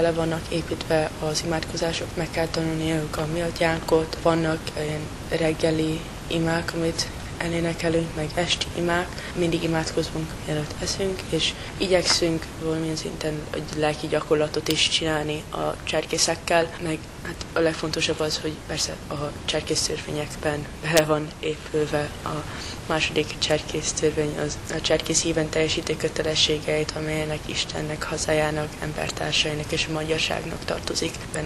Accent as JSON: {"language": "Hungarian", "country": "United States", "said": "Amerikai vagyok, és te magyar is vagyok. És ez így jó, két kultúrában részt tudok venni"}